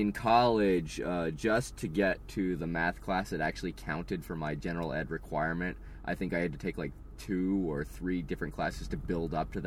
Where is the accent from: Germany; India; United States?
United States; Arizona; now in Los Angeles, United States; I don't feel as if the culture I grew up in was quite what it seems that I see now.